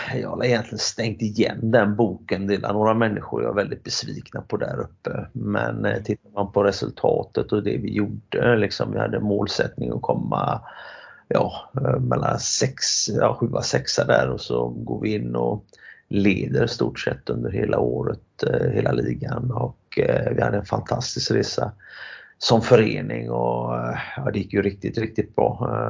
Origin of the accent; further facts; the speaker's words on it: Gothenburg, Västra Götaland County, Sweden; Men det är svårt att bli profet i sin egen hemstad.